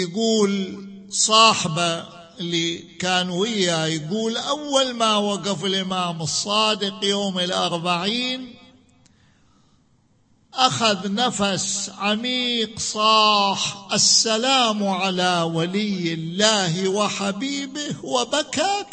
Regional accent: Najaf, Najaf Governorate, Iraq; قلت له أنا من النجف الأشرف

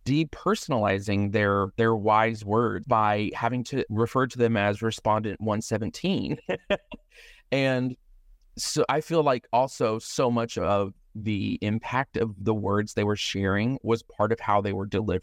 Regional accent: Texas, United States; I grew up in a small town outside of Houston, Texas.

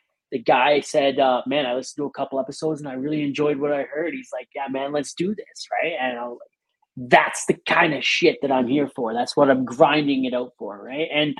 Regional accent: Hamilton, Ontario, Canada; I'm from Hamilton, Ontario, Canada. I'm out near Toronto.

